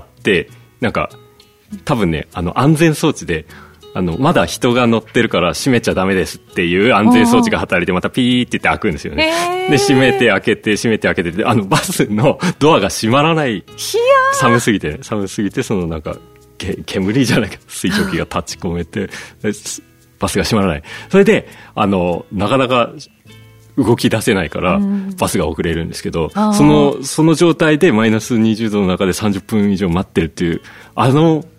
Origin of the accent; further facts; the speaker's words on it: Hokkaido, Japan; 基本北海道で生まれて北海道好きでここにいるのが当たり前で